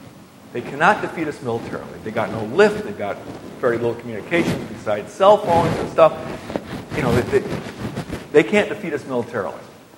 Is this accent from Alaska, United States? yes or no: no; New Hampshire, United States; In my home state of New Hampshire, we recently had a primary